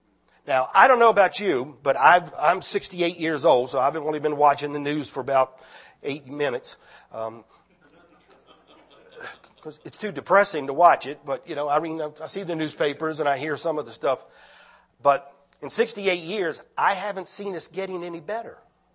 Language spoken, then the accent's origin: English; District Heights, Maryland, United States; but when I was growing up in District Heights, Maryland, we had a song we used to sing